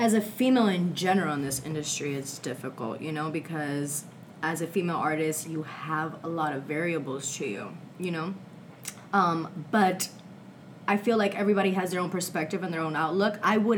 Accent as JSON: {"language": "English", "country": "United States", "said": "I am American, like. I talk English. The music I listen to is English, although I definitely listen to Spanish music."}